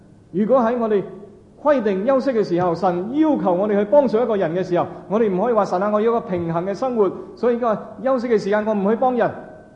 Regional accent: China; 我们中国人说哇这个人很有天才

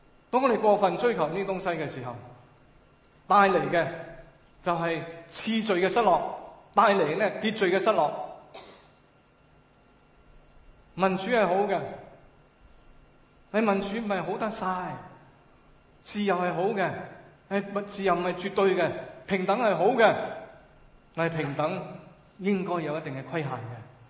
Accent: China; also born or lived in Canada; 因为我们中国人不习惯，到今天都不习惯

